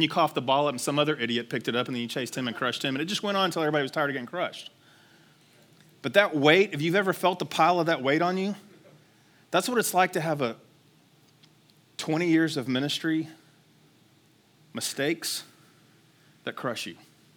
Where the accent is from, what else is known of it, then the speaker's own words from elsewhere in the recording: Texas, United States; which was one of the dumbest games ever in Texas. I grew up in Texas.